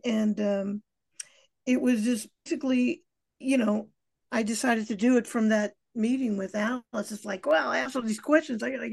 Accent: Japan; now in Hollywood, United States; Well, in 1981, I came from Japan because I was singing in my band over there, and I finally came to Hollywood in 1981.

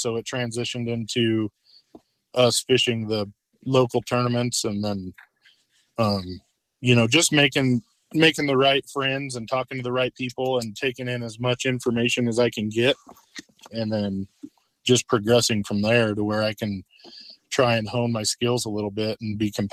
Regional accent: Nebraska, United States; I grew up in Western Nebraska on a small farm, at the west end of Lake McConaughey.

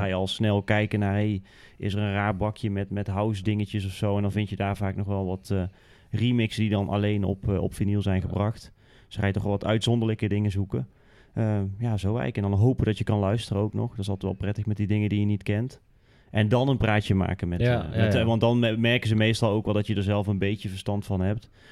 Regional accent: Groningen, Netherlands; We komen wel uit Groningen, joh.

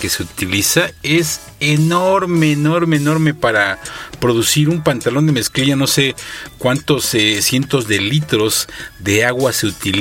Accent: Mexico; y pues destacamos en esto como mexicanos

